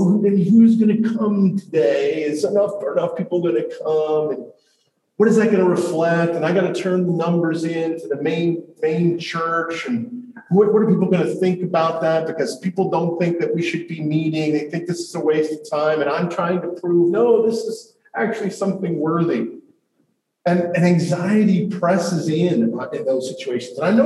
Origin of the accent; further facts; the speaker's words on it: New York, United States; I grew up in the New York metro area. That's where I learned how to drive.